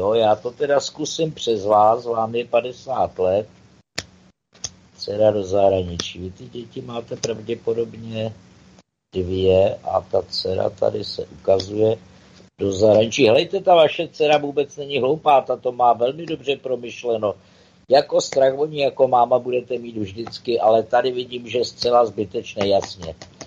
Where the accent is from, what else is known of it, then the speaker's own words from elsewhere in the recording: Prague, Czechia; já jsem z Prahy, ty lidi třeba nejsou z Prahy